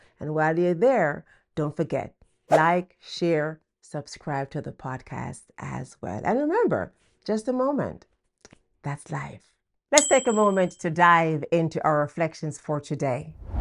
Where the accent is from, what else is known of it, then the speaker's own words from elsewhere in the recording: Jamaica; now in United States; like I did in 2000 when I came here from Jamaica.